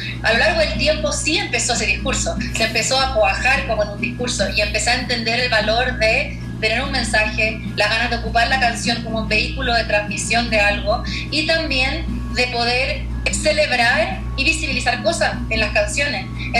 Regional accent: Chile; Yo soy una cantautora y artista, soy chilena.

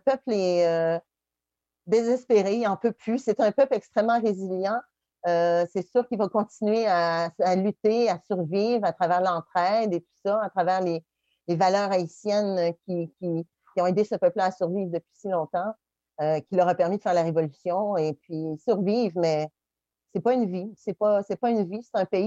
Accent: Canada; je tiens à souligner qu'on doit agir en tant que Canadien

